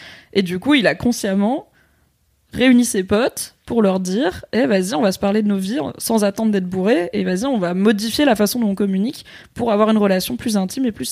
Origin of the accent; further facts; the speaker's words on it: Morocco; Et en plus, moi, je suis marocaine.